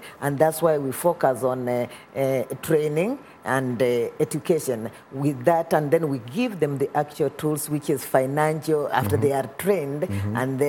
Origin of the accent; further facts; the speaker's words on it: Kakamega, Kakamega County, Kenya; I was born in Kakamega. Mm-hmm. I've grew up on the farm.